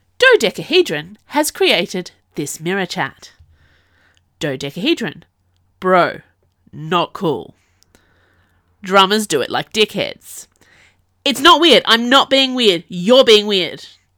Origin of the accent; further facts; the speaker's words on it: Australia; I'm Australian